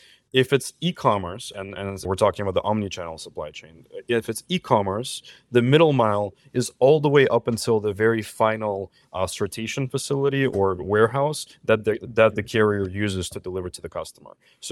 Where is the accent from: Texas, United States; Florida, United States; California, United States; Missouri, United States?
California, United States; Los Angeles; I'm calling in from LA right now. You asked earlier what I was calling in from. I'm born and raised here in Los Angeles. From birth all the way to going to college